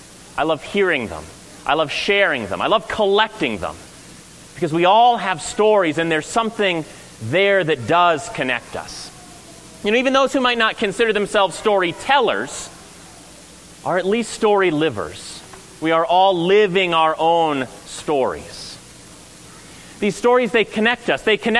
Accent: Tennessee, United States; I grew up in Tennessee, and I spent a lot of summer evenings out at Opryland listening to … play their tunes.

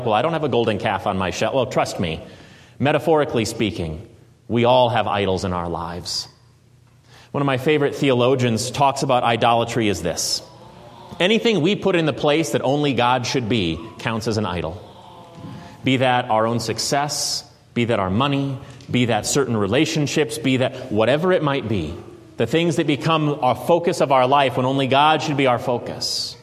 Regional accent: Southern US, United States; Oh, pardon me, I'm from the South, I should know better.

